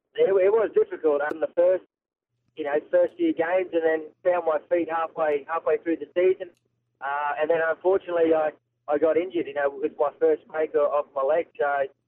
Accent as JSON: {"language": "English", "town": "Mount Isa", "region": "Queensland", "country": "Australia", "tie": "born or raised there", "said": "I'm born and raised in Mount Isa."}